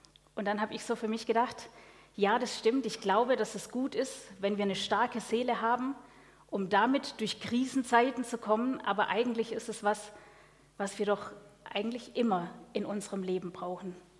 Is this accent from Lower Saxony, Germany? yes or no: no; Schorndorf, Baden-Württemberg, Germany; Stuttgart ist ganz nah an meiner Heimat. Ich komme aus dem Schwabenland, aus Schorndorf.